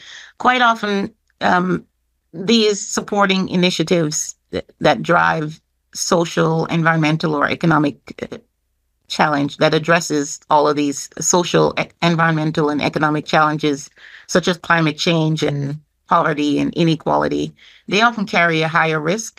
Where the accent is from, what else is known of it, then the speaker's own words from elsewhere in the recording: Jamaica; moved away as an adult; now in New York, United States; I grew up in Jamaica with my grandparents, and there I received my foundational education at an all-girls grammar school. My adult years have been spent in the U.S., mostly in New York